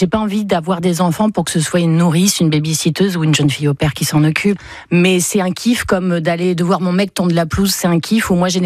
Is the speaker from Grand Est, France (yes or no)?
no; Hauts-de-France, France; accent: Picardy; moi aussi, on me le fait remarquer, quand je suis plus je fatigue et plus l'accent revient